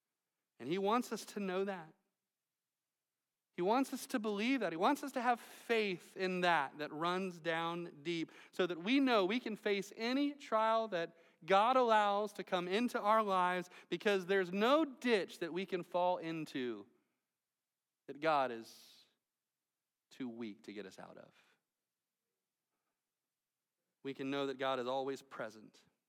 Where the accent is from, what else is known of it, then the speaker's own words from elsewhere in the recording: Melbourne, Florida, United States; Many of you know that I grew up here in Melbourne.